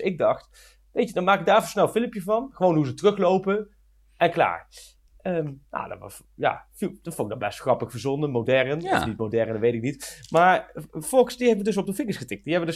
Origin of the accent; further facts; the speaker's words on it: Gelderland, Netherlands; ik kom uit de Achterhoek, joh.